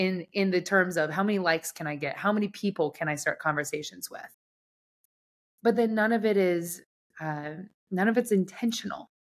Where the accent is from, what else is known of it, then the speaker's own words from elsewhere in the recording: Nebraska, United States; I joke that I grew up in Nebraska.